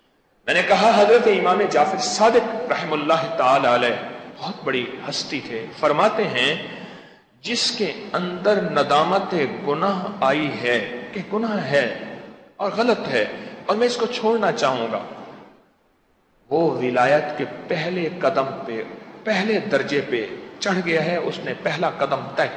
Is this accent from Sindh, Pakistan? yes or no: no; Lahore, Punjab, Pakistan; میں نے کہا میں لاہور سے ہوں آپ کہاں سے ہیں؟